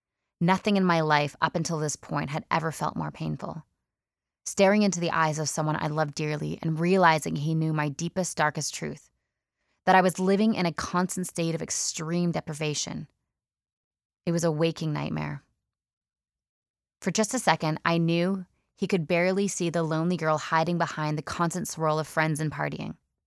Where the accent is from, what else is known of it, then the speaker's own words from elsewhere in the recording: Canada; I was in Australia, over 8,000 miles away from my hometown in Canada